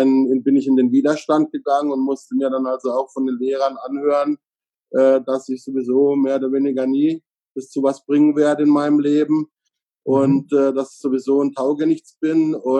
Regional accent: Freiburg im Breisgau, Baden-Württemberg, Germany; born there; Also ich bin in Freiburg im Breisgau geboren.

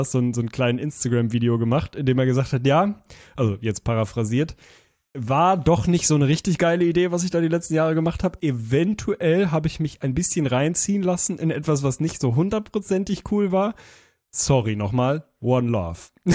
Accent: Lüneburg, Lower Saxony, Germany; Ich komme ja aus der Stadt, im Gegensatz zu dir. Du kommst ja aus der Nähe von Lüneburg. Ich komme ja aus Lüneburg.

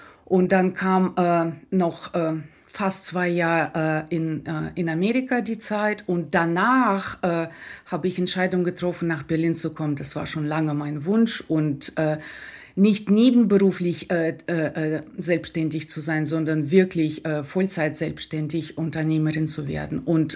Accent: Russia; now in Germany; ich war ja Russin einfach ohne Bezug. Also ich war nicht diese Auswanderwelle oder auch jüdische Wurzeln habe ich nicht.

